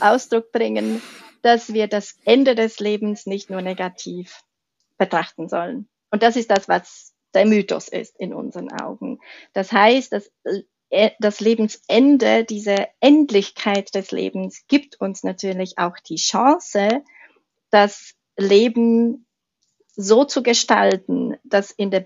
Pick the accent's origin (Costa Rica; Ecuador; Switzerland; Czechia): Czechia; ich bin ja Tschechin ursprünglich